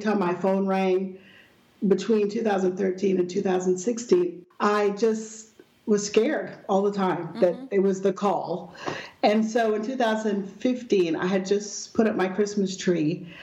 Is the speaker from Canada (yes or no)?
yes; Canada; also born or lived in England; now in Dallas, United States; I was born in England, but we're from Canada, and I'm living in Dallas. I'm the only one in the U.S.